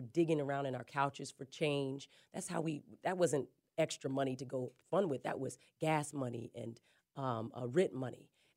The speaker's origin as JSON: {"language": "English", "town": "Flagstaff", "region": "Arizona", "country": "United States", "tie": "born or raised there", "also_born_or_lived": "Winslow, Arizona", "said": "I was born in Winslow, Arizona. I was raised in Flagstaff. Both my parents were orphans. I lived the first 11 years of my life in a hotel called Starlight off of Route 66."}